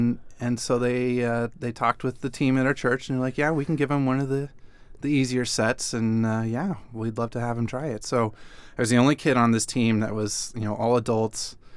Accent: Portland, Oregon, United States; Well, so I grew up in Portland, which is its own interesting niche community of runners.

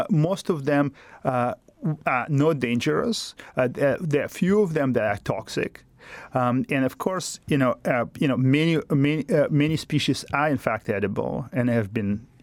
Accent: Russia; now in Alaska, United States; Now, growing up in Russia, Russians are known for their love for mushrooms.

